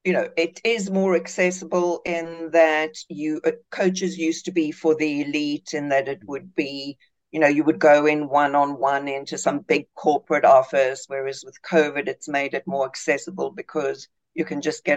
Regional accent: South Africa; I'm from South Africa, just in case you haven't picked up on the accent.

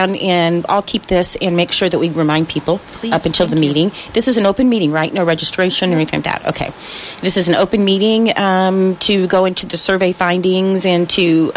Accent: Phoenix, Arizona, United States; now in Norton, United States; You know, I'm from Phoenix, and, you know, now I go, when I go back to Phoenix, people think I'm just so weird because I'm so friendly.

